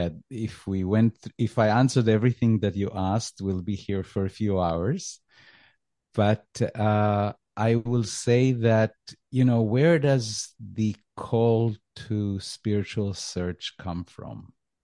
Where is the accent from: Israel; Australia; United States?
Israel; I grew up, of course, I knew I was Jewish, I grew up in Israel.